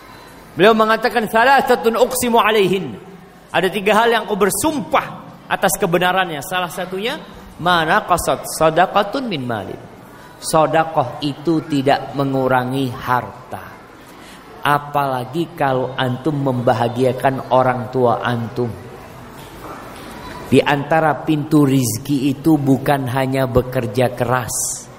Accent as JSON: {"language": "Indonesian", "town": "Makassar", "region": "South Sulawesi", "country": "Indonesia", "tie": "born there", "lives_now": "Merauke, Indonesia", "said": "Saya seorang pria yang bekerja di Merauke, sedangkan saya lahir di Makassar. Saya meninggalkan satu-satunya orang tua saya di kampung, yaitu ibu saya. Saya sudah berumur 25 tahun"}